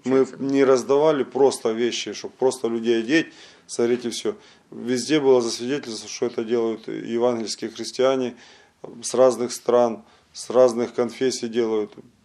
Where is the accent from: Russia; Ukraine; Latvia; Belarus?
Ukraine; now in Sacramento, United States; Живу в Сакраменто, посещаю церковь, служу в церкви Grace Family Church. Сам родом из Украины.